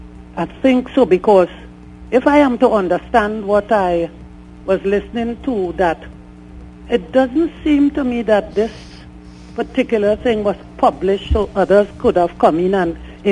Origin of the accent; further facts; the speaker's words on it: Saint James, Jamaica; born there; I live in the Waterhole Cookerit area, and I have been living here for past 50 years, and I was born in St. James.